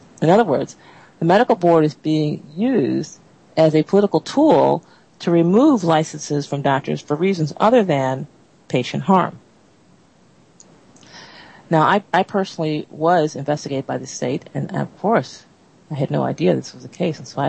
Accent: New York, United States; Now, I'm from New York State, so I can talk about New York State.

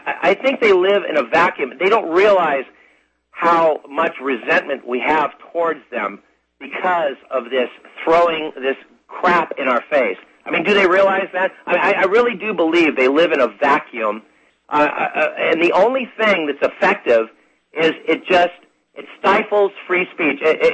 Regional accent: Tennessee, United States; Now, I'm from Tennessee. I don't know any Jewish hillbillies out here

